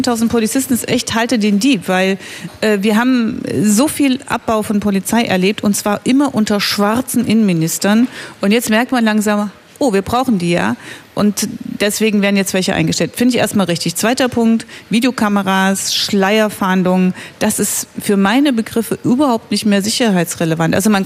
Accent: Germany; ich bin ja in der DDR groß geworden

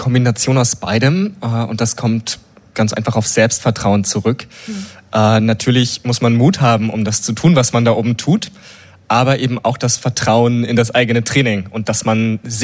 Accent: Germany; Ich bin aus Süddeutschland.

